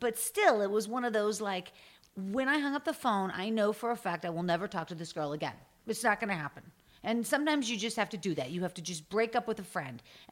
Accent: Pittsburgh, Pennsylvania, United States; I grew up in Pittsburgh.

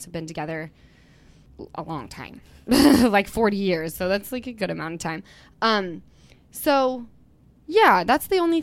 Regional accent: Utah, United States; I've really gotten to know Katie, and we're both from Utah. And Utah, we don't breed bad people.

